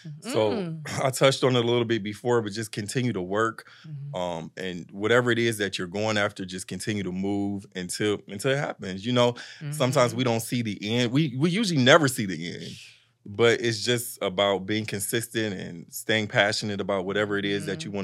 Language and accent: English; Cleveland, Ohio, United States; I'm from Cleveland, Ohio, so I would be in Cleveland, going out to investors